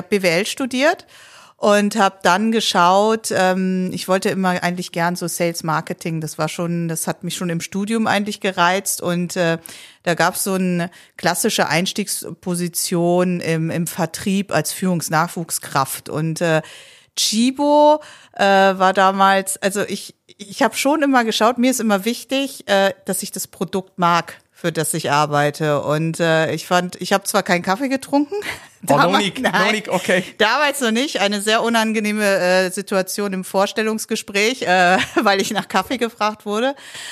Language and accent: German; North Rhine-Westphalia, Germany; also born or lived in Poland; Aufgewachsen bin ich im Rheinland, bin aber gebürtige Polin, bin mit 5 Jahren nach Deutschland mit meinen Eltern.